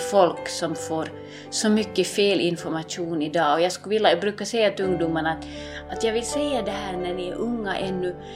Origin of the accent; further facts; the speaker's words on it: Uusimaa, Finland; accent: Finland Swedish; Och växte upp först där, bodde 6 år där. Så flyttade min familj till Finland Så jag växte upp i Västra Nyland. Därav det här muminsvenskan som ni hör.